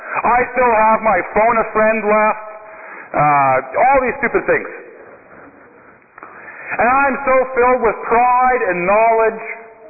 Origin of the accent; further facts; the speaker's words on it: North Battleford, Saskatchewan, Canada; I know you and all of North Battleford are glued to their television sets. Because, hey, I'm a hometown boy.